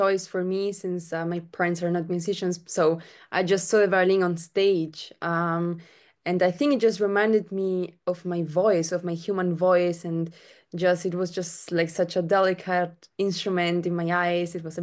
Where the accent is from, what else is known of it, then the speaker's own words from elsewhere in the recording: Spain; She's from Mexico and I'm from Spain.